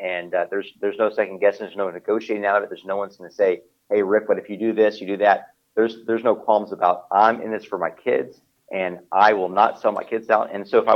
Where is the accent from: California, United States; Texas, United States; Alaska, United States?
Texas, United States; I grew up down in South Texas, and we grew up fairly poor, two-bedroom house.